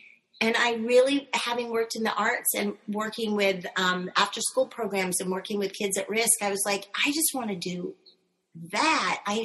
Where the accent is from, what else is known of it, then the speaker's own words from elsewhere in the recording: California, United States; So we're driving around, and I'm from Northern California, so we're in this like hippie bug